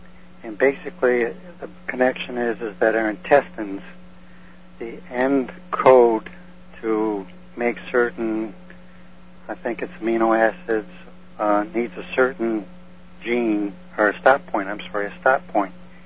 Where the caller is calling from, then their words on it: Manchester, Vermont, United States; I'm from Manchester, Vermont, Dr. Steve.